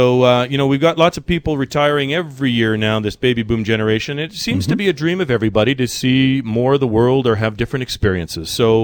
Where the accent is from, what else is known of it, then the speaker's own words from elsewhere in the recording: Ireland; So, you know, I'm Irish